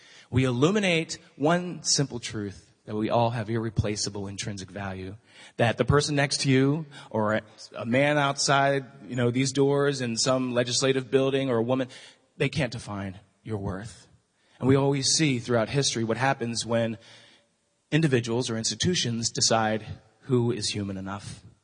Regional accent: Pennsylvania, United States; So this is my family I grew up with in Lancaster County, Pennsylvania.

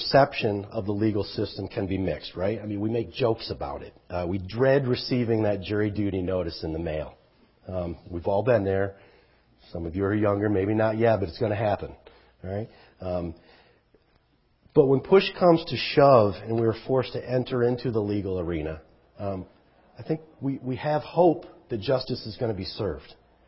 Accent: Kansas City, Missouri, United States; For instance, you know, in Missouri, I'm from Kansas City.

